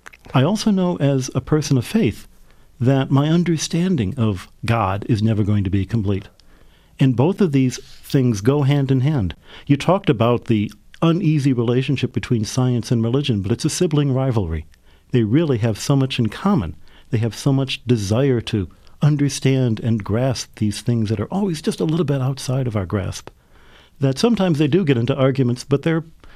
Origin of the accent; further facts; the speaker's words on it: Detroit, Michigan, United States; born there; I was born in Detroit and came from a family that my parents are both very religious